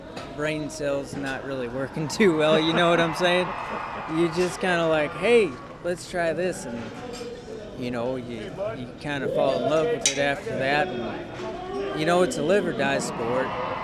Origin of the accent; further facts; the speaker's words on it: Mayville, Michigan, United States; Oh, I'm from Mayville, Michigan. They got me on the draw sheet as Hartford, but, you know, that's all right.